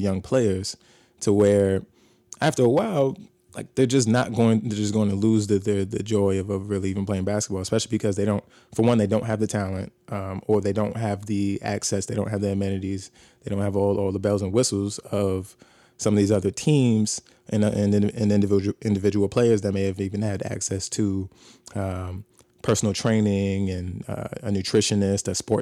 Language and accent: English; Atlanta, Georgia, United States; What was a good team when I was growing up in Atlanta?